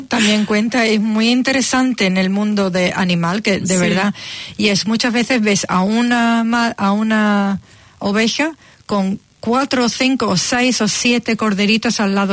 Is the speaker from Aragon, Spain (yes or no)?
no; Seville, Andalusia, Spain; yo me crié nací en Sevilla.